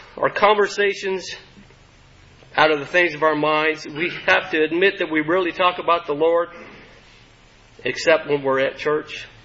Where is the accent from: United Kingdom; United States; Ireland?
United States; Texas; now in Prescott, United States; Let's say we're planning to go, my wife and I, we came from Texas. Let's say we're planning to go back to Texas